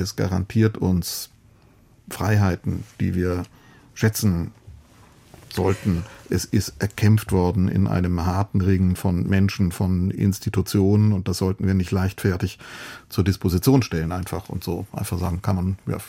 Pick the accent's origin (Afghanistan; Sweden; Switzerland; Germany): Germany; Cologne, North Rhine-Westphalia; Das war auch mein Lebensgefühl als so ein Kind der Westdeutschen Bundesrepublik. Ich bin in Köln, also mit der Straßenbahn ein paar Stationen von diesem Museum König entfernt, aufgewachsen.